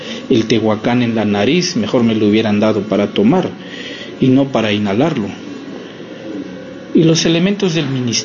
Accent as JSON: {"language": "Spanish", "town": "San Juan Chamula", "region": "Chiapas", "country": "Mexico", "tie": "born or raised there", "first_language": "Tzotzil", "second_language": "Spanish", "said": "indígena, originario del pueblo de San Juan Chamula, Chiapas. Como todos en mi pueblo, mi lengua materna es tzotzil."}